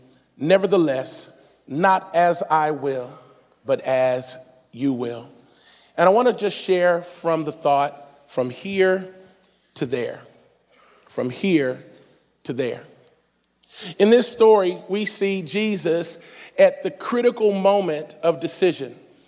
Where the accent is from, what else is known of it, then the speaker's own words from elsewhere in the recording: Cincinnati, Ohio, United States; I'm from Cincinnati, born and raised, baby.